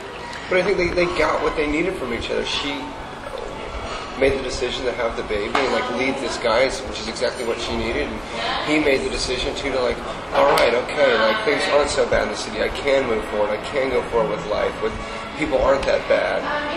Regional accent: Texas, United States; we come all from Texas.

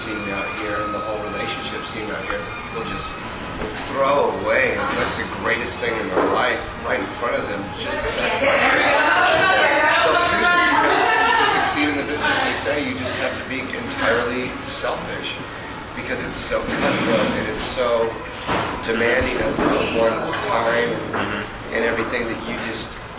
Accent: Texas, United States; we come all from Texas.

